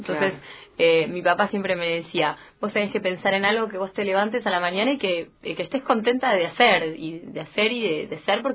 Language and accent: Spanish; Río Grande, Tierra del Fuego, Argentina; nací acá en Río Grande, en el hospital, cuando era territorio y no era provincia.